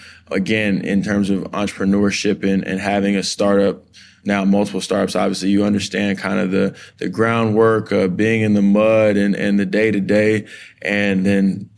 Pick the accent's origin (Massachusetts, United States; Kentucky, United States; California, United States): California, United States; Los Angeles; actually grew up in South Central, but I used to bus out to Taft. So that's why a lot of people think I grew up in Woodland Hills